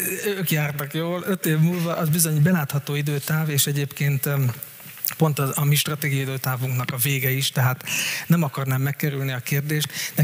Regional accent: Hungary; Ugye azt szoktuk meg magyarként, hogy mi fizetjük a licenszdíjat minden után, mert minden tudást importálni kellett.

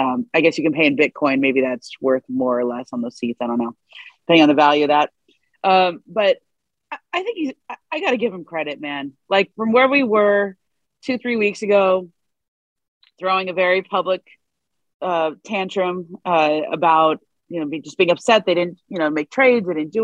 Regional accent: Cleveland, Ohio, United States; I would probably just vent to my friends and not through Twitter or in my hometown of Cleveland.

